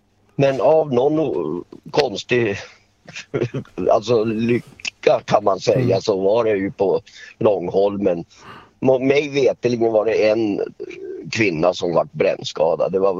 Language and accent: Swedish; Västerbotten County, Sweden; Jag kommer från Västerbotten.